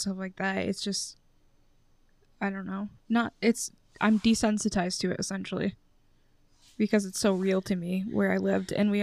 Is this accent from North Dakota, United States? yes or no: no; Saginaw, Michigan, United States; growing up in Saginaw, it's just a different type of vibe for me, because, like, I literally lived in a house. My last house that I lived in Saginaw